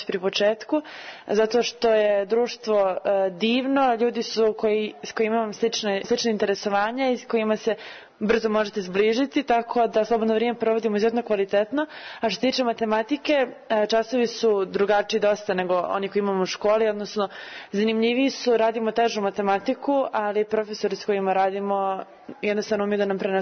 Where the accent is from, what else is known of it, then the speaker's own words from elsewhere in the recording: Podgorica, Montenegro; dolazim iz Podgorice